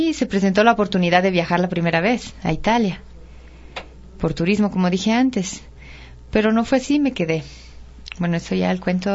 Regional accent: Ibarra, Imbabura, Ecuador; also born or lived in Otavalo, Ecuador; yo nací en Otavalo, pero vivíamos en Ibarra, ¿no?

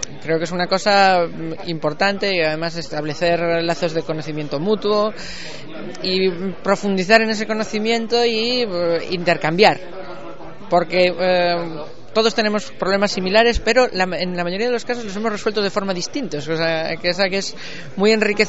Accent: A Coruña, Galicia, Spain

